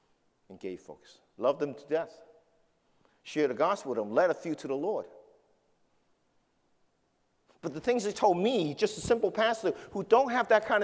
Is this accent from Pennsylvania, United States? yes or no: no; New York City, New York, United States; But I grew up in the heart of New York City. I grew up in Manhattan.